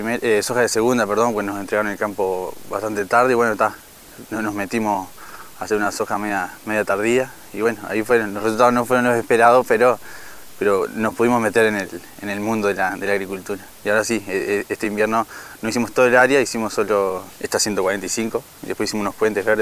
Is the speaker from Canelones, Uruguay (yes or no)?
yes; Sauce, Canelones, Uruguay; Decidimos venirnos para acá, para el norte, por un tema de escala de tierra. Nosotros somos allá de Sauce y nos quedó chico, nos fue quedando chico.